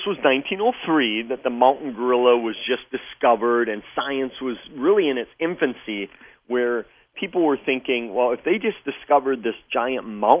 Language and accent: English; Wisconsin, United States; Well, Wisconsin is my home state.